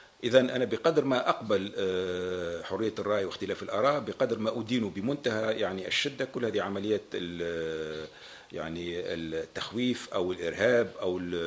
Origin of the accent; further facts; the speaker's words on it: southern Tunisia, Tunisia; رغم أني من الجنوب لكن عمري ما شعرت بأي نوع من التفرقة الجهوية